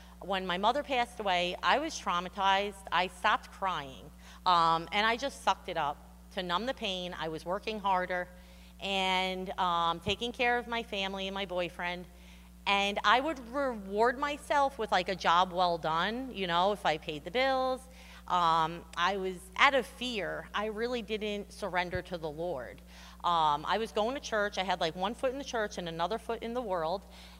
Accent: Long Island, New York, United States; born there; I was born on Long Island December 1st, 1982, and I'm the third out of four siblings. I grew up in a Christian home.

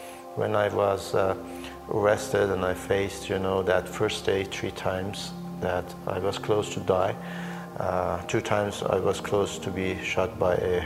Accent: Iranian Azerbaijan, Iran; English is a second language; I am from the Azerbaijani part of country of Iran.

